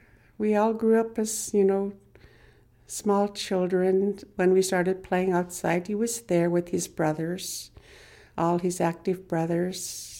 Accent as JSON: {"language": "English", "town": "Bethel", "country": "United States", "tie": "born or raised there", "said": "I was born and raised in Bethel. I was born in 1951"}